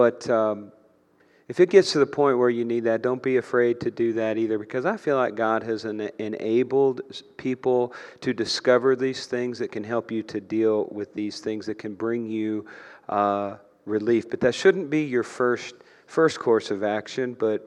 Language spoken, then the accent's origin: English; Brazil, Indiana, United States; We were at the First Church of the Nazarene in Brazil, my hometown